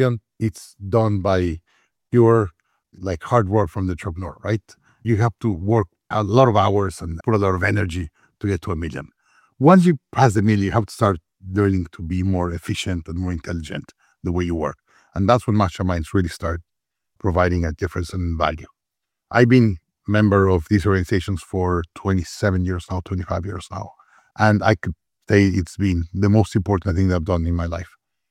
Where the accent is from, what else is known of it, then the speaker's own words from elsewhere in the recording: Mexico; I am from Mexico originally, but all my family's from immigrants.